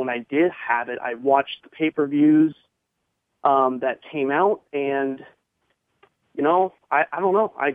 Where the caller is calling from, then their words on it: Colorado Springs, Colorado, United States; from Colorado Springs.